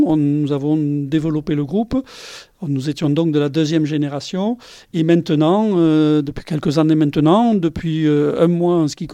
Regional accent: Lavelanet-de-Comminges, Occitanie, France; Écoutez, nous sommes originaires de Lavelanet de Comminges.

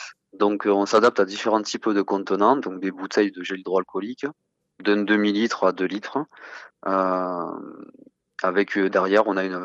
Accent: Occitanie, France; Et j'ai eu envie de revenir un peu déjà chez moi, en Aveyron

